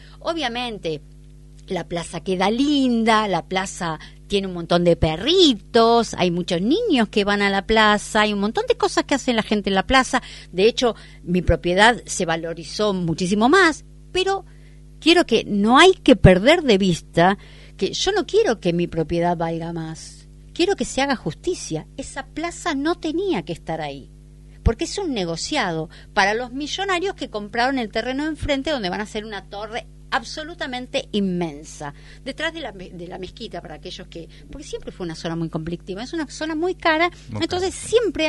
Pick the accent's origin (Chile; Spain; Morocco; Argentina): Argentina; nosotros tenemos una como argentinos, lamentablemente, yo no quiero incluirme